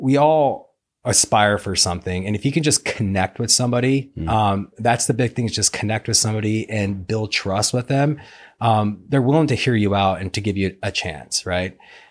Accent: Idaho, United States; I grew up in Idaho working on farms.

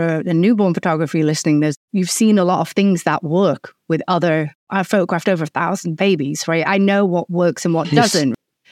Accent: United Kingdom; accent: English; I think like my English accent's Mary Poppins

